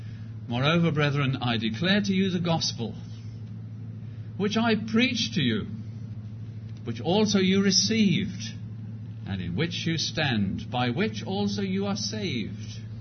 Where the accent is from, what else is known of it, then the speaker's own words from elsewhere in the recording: United Kingdom; I'm glad to tell you, because I'm British